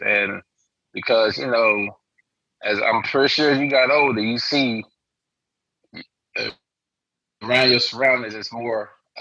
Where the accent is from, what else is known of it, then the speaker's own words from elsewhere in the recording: Fort Worth, Texas, United States; I'm from DFW. I'm from Fort Worth, but we was in Dallas, so they thinking that's my hometown.